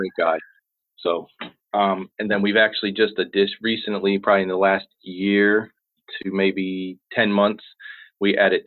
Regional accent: Baltimore, Maryland, United States; moved away; none of the kids or anybody lived in Florida because we're originally from Baltimore.

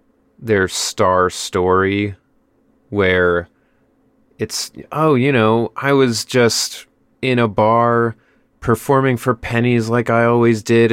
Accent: Midwest, United States; We grew up in the Midwest, where most of your cousins live within like a couple hours of you.

